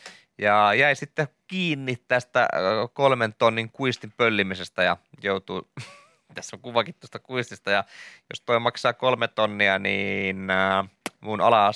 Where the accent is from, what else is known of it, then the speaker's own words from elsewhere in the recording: Kantvik, Uusimaa, Finland; Se oli ihan normaali kotikylässäni Kantviikissa, että kun sinne tuli aika paljon laivoja ulkomailta